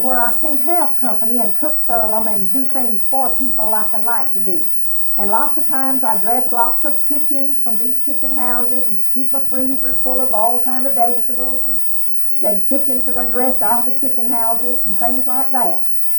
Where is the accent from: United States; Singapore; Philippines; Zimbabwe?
United States; Atchison, Georgia; I was born over in Atchison County, around Atchison, Georgia. Atchison, Georgia was my hometown.